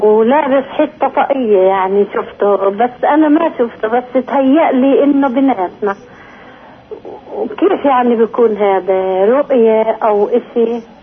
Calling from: Beitunia, West Bank, Palestine; أنا من بتونيا.

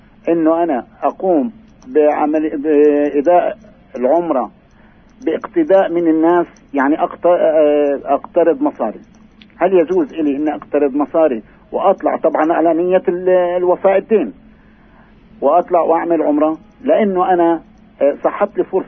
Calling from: Nablus, West Bank, Palestine

